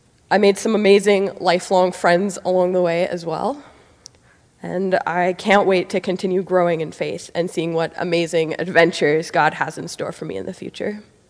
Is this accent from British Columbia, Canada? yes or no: no; Niverville, Manitoba, Canada; I grew up here in Niverville, graduated from the high school just last year from a Christian family